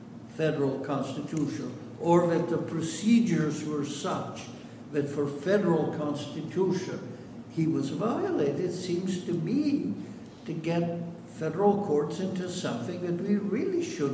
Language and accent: English; Connecticut, United States; I'm from Connecticut, but that doesn't mean I know all of Connecticut law.